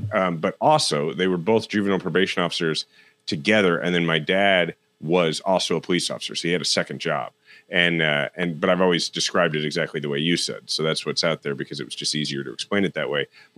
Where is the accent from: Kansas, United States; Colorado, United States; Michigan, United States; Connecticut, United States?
Kansas, United States; Shawnee; Like in my neighborhood, I was born in Overland Park, grew up in Shawnee.